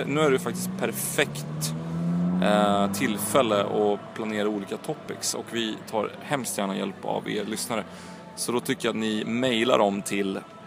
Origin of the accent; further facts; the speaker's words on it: Croatia; jag brukar ganska ofta åka till Kroatien eftersom jag kommer från Kroatien.